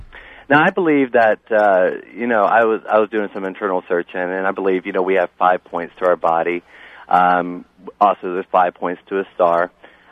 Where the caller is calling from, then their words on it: Columbus, Ohio, United States; I'm from Columbus, Ohio.